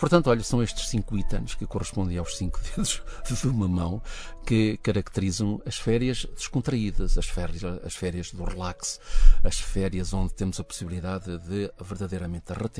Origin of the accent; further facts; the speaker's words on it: Portugal; as festas lá da minha terra, em honra de Nossa Senhora da Piedade, que são sempre no segundo domingo de agosto, irei estar presente, lá está, como todo o orqueirense que se preze vai estar presente.